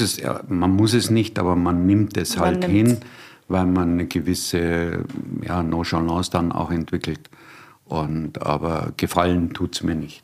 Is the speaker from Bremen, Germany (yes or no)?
no; Munich, Bavaria, Germany; born there; ich bin einer der wenigen gebürtigen Münchner.